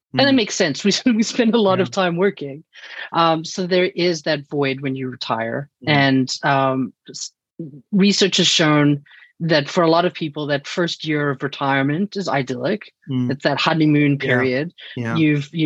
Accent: South Africa; accent: South African; now in United States; That is the accent you're hearing. I am originally from South Africa, but I have now lived in the US longer than I lived in South Africa. So this is home now.

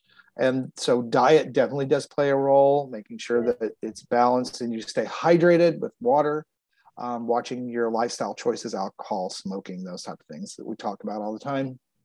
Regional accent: Texas, United States; moved away as an adult; Now I'm originally from Texas, grew up there, lived there till I was 34.

